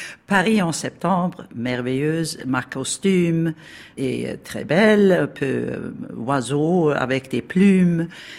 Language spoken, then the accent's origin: French; Stockholm, Stockholm County, Sweden; mais aussi toujours revenir à Stockholm où j'ai mes racines.